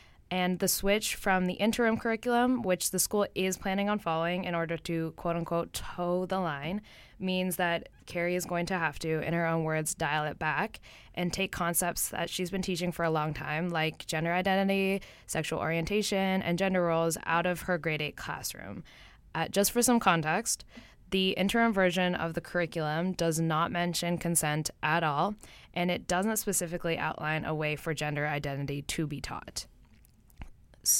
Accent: Toronto, Ontario, Canada; now in Vancouver, Canada; So I'm a first year student here at UBC, and I am from Toronto.

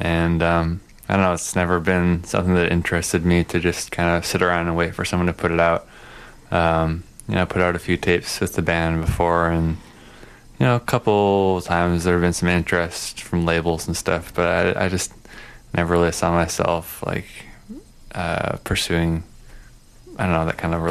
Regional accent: Eau Claire, Wisconsin, United States; when I was growing up in Wisconsin, like, there wasn't very many all ages shows, or there was like none in Eau Claire, where I'm from.

